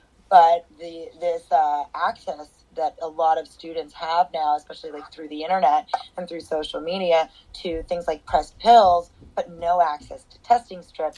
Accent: Portland, Oregon, United States; I am born and raised in Portland. I remember when it used to be that you knew your neighbors

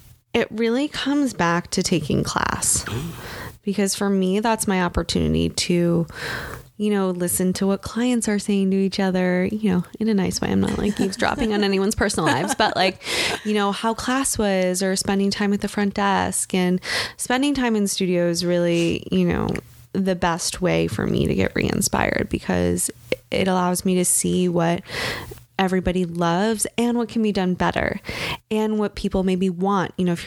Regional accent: Michigan, United States; I grew up in Michigan. I grew up like 40 minutes outside of Detroit and we're like a 4-hour drive from Chicago.

